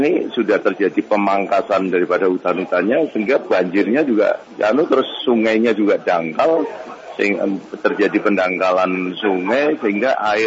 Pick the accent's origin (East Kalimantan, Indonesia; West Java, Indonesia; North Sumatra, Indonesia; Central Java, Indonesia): East Kalimantan, Indonesia; Balikpapan; born there; saya lahir di Balikpapan, sehingga saya betul-betul juga perhatian terhadap namanya Kalimantan Timur tuh.